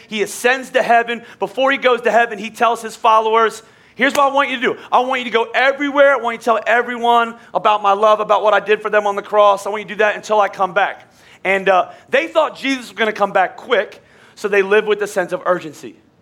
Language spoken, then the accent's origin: English; Oklahoma, United States; Like, I'm from Oklahoma, and so, like, Texas is flooding, right?